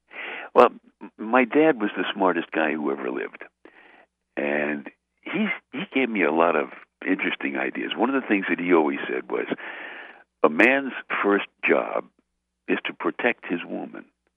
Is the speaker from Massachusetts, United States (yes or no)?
no; Brooklyn, New York, United States; Now, you know, I'm from Brooklyn, so I turned the radio on, and it was on WNEW in New York.